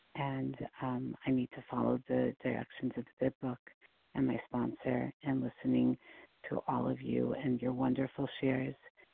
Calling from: New York, United States; excuse me, calling from New York.

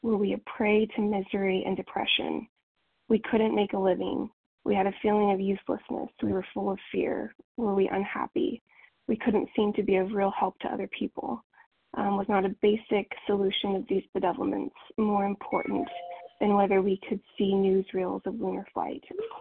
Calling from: Texas, United States; compulsive overeater in Texas.

